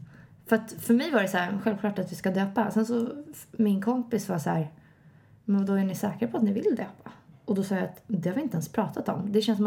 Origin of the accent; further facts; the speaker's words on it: Gävle, Gävleborg County, Sweden; Ja, det är Gävle.